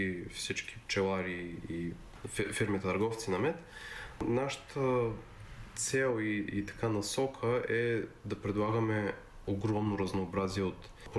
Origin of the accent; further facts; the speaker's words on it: Karlovo, Plovdiv Province, Bulgaria; also born or lived in United States; родом съм от Карлово. След като завърших университет тук в България, емигрирах в щатите и общо взето живеех там 7-8 години някъде, докато със съпругата ми решихме да се върнем